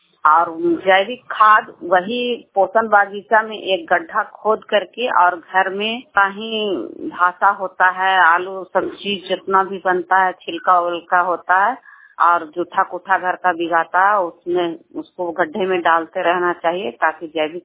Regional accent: Bhadwa, Bihar, India; मैं भदवा ग्राम के निवासी हूँ

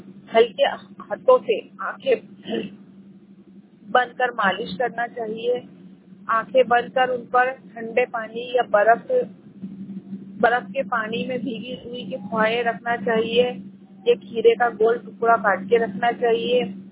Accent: Mhow, Madhya Pradesh, India; मैं महू से हूँ, जिला इंदौर, तहसील महू।

